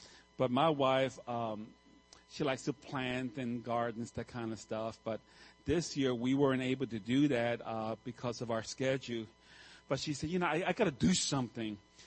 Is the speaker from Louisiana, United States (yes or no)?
no; New York City, New York, United States; I was raised in New York City. I was raised in a concrete land.